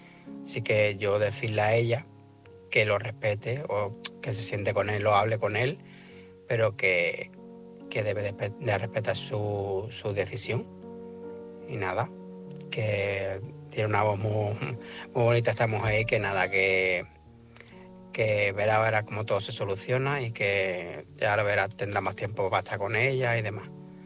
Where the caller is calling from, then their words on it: Algeciras, Andalusia, Spain; de Algeciras.